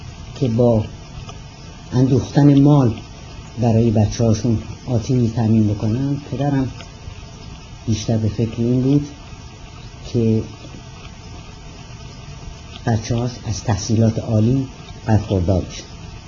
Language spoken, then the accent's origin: Persian; Rasht, Gilan, Iran; born there; من در شهر رشت در یک خانواده نسبتاً مرفهی به دنیا آمدم.